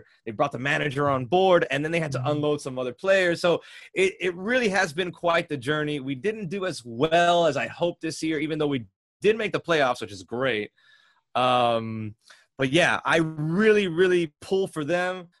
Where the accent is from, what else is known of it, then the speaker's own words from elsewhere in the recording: Miami, Florida, United States; also born or lived in New York City; I was born and raised in Miami. I mean, I lived out in New York City for a few years for college. I went to Fordham University.